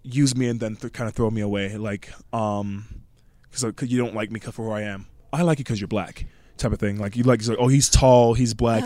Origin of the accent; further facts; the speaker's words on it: United States; Well, yeah, my family's from Jamaica, but I'm an American